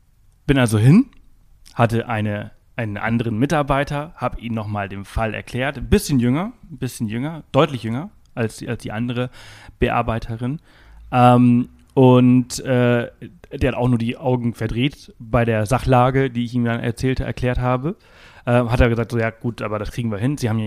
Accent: Alcúdia, Balearic Islands, Spain; Aber ich komme halt nicht aus Palma. Ich komme aus Alcudia. Das ist so ein kleiner Ort. Hat 15.000 Einwohner oder irgendwie sowas.

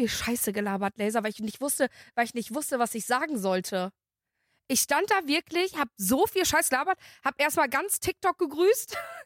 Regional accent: Bielefeld, North Rhine-Westphalia, Germany; ich komme aus Bielefeld.

